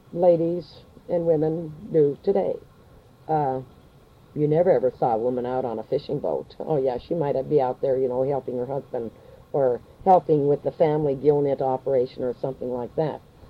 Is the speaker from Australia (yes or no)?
no; Kodiak, Alaska, United States; I was born in Kodiak, Alaska, territory of Alaska, way back in 1933 on August 12th.